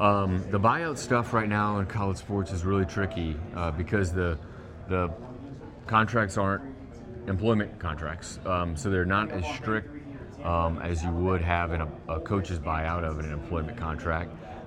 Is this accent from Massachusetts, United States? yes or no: no; Biloxi, Mississippi, United States; I'm from Biloxi, originally, and so have a lot of Mississippi ties